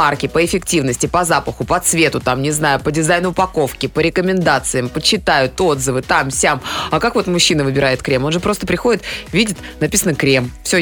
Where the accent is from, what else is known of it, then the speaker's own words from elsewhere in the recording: Moscow, Russia; из Москвы.